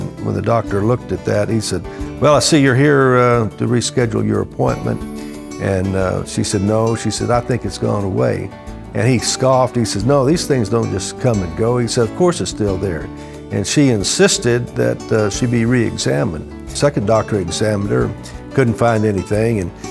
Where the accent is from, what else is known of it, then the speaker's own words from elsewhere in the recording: San Antonio, Texas, United States; This is my wife … We're from San Antonio, Texas.